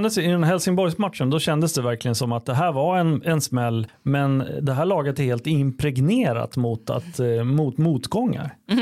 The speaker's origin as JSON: {"language": "Swedish", "town": "Örebro", "region": "Örebro County", "country": "Sweden", "said": "jag är ju från Örebro"}